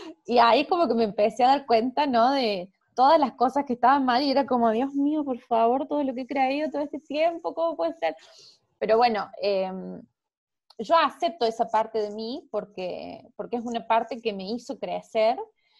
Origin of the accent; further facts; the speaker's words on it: Argentina; born there; Bueno, yo nací en Argentina.